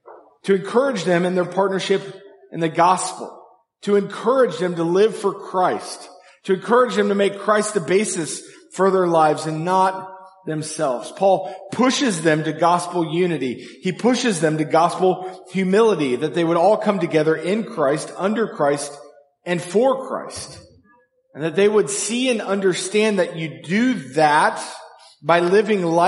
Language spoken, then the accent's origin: English; Colorado, United States; climbed Mount Princeton twice, once in January, Pikes Peak once, and also Mount Democrat, all in my home state of Colorado.